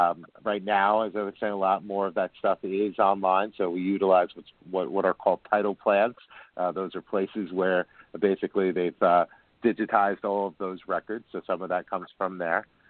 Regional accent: New York City, New York, United States; I'm a native New Yorker. I grew up in Bayside, Queens, first Rego Park, then Bayside.

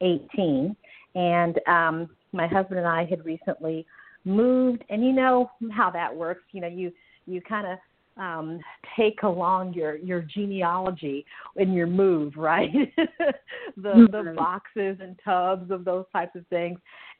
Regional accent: Michigan, United States; I'm originally from Michigan

